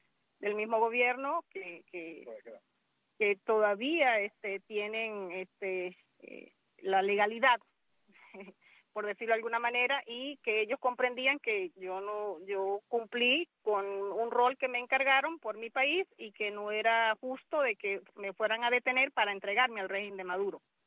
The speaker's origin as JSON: {"language": "Spanish", "country": "Venezuela", "said": "yo soy venezolana"}